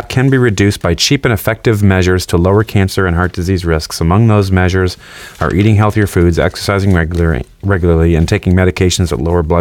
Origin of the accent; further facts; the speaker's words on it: Midwest, United States; You know, where I grew up in the Midwest, there was an Amish town in Iowa, very, very close by.